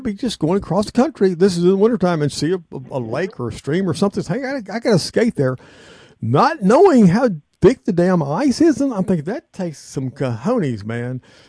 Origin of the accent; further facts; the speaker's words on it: Southern US, United States; Matt is a Southerner. I'm a Southerner.